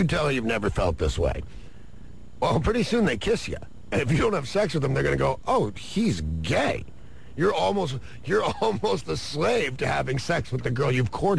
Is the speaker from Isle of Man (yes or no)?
no; Australia; I see, I'm Aussie.